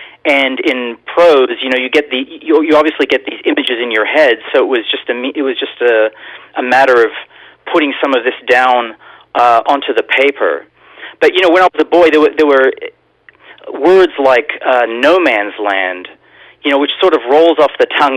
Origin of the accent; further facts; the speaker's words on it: Australia; And I grew up in Australia, where there were many European immigrants, all talking about their experiences in the war